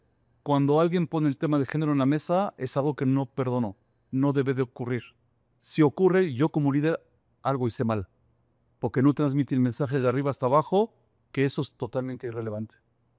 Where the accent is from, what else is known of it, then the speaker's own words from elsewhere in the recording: France; Spanish is a second language; now in Mexico; yo soy francés, pero amo México, soy mexicano desde hace 6, 7 años